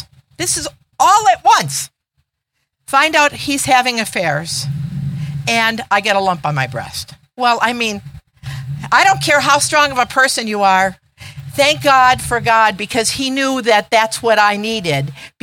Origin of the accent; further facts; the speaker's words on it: Detroit, Michigan, United States; I come from Detroit on the other side of the Midwest, and I came from an Italian background